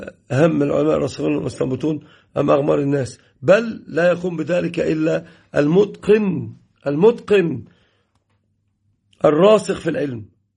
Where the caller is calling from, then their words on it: Casablanca, Casablanca-Settat, Morocco; أنا المغرب من الدار البيضاء.